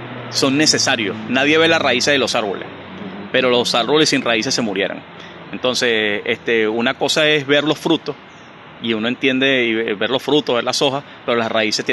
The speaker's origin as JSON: {"language": "Spanish", "town": "Sarare", "region": "Lara", "country": "Venezuela", "said": "vengo de la comuna del Maizal, que es un territorio comunal que se encuentra ubicado en el municipio de Simón Planas, en el centro occidente del país, en el estado Lara. La población se llama Sarare"}